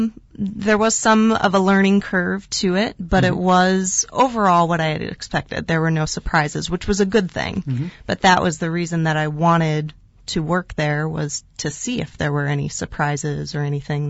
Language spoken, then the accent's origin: English; Appleton, Wisconsin, United States; also born or lived in Phoenix; Yeah, so I am a Wisconsin native. I grew up in Appleton, Wisconsin. I went to school in Madison, Wisconsin.